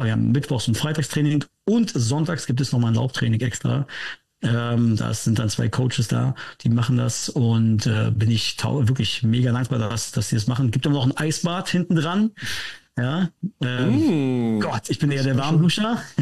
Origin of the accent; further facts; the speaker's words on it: Karlsruhe, Baden-Württemberg, Germany; Bin aus Karlsruhe.